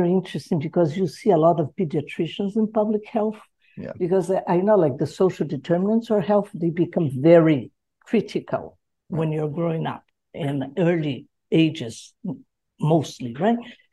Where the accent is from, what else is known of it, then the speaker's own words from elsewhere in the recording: Curitiba, Paraná, Brazil; English is a second language; I was born in Curitiba, which is a town, capital of the state of Paraná in the south of Brazil.